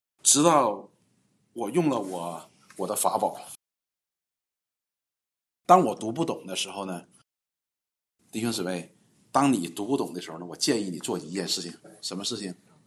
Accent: China; 像我们中国人每年到时间就过春节

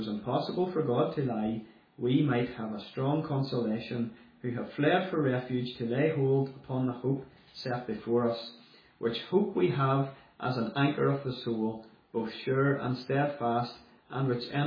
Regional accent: Londonderry, Northern Ireland, United Kingdom; As I said, I was born in Londonderry into a loving family. I grew up not having everything I wanted, but I did have everything I needed.

